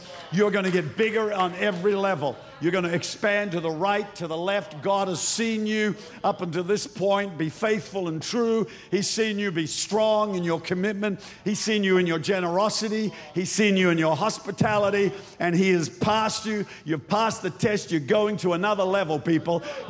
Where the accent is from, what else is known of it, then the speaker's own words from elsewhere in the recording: New Zealand; Dear old New Zealand, I'm a New Zealander. I'm a Kiwi by birth.